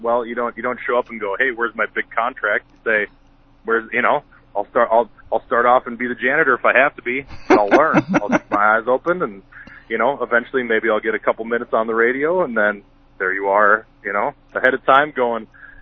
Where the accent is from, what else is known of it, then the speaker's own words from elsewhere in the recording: Minnesota, United States; Yeah, so we're both from Minnesota, absolutely. This is hometown stuff for us.